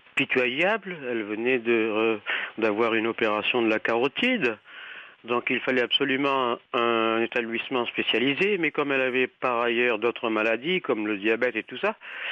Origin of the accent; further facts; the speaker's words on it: Boulogne-Billancourt, Île-de-France, France; je suis de Paris, de Boulogne-Billancourt exactement